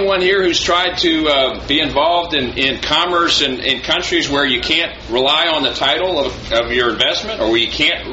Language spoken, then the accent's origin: English; San Antonio, Texas, United States; I grew up in San Antonio. I'm the San Antonio boy who worked on a ranch near Seguin in summers and learned those values.